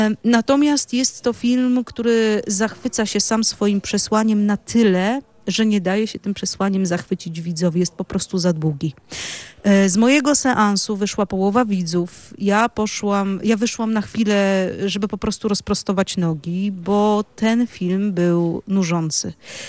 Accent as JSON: {"language": "Polish", "region": "Pomeranian Voivodeship", "country": "Poland", "said": "Ja to mówię jako Kaszubka"}